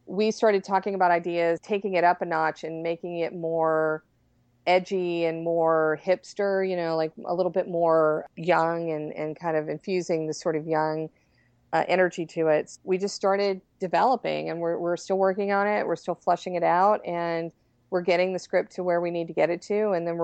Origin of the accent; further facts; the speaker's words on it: Memphis, Tennessee, United States; But it's actually, I grew up in Memphis, Tennessee, and there's the Bluff runs along the Mississippi River.